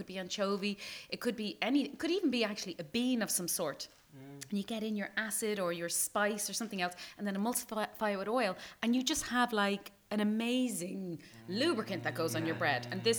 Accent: Tallaght, County Dublin, Ireland; in Tala, where I'm from. That's because I'm from Tala.

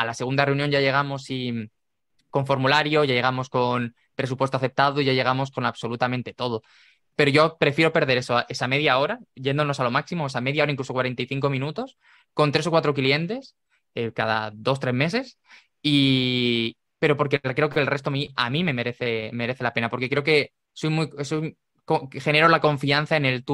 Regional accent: Murcia, Region of Murcia, Spain; le digo, ostras, es que yo soy de Murcia, estamos muy cercanos

